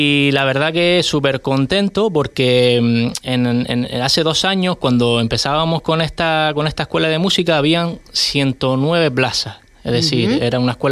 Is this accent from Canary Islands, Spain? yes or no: yes; Triquivijate, Canary Islands, Spain; en la fiesta del pueblo de mi pueblo, de Triquibijate